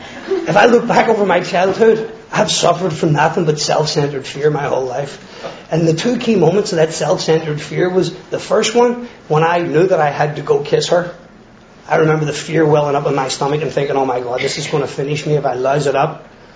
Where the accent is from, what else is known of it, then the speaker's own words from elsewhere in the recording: Ireland; moved away; I came from Ireland to, and I had a sponsor and I got sober.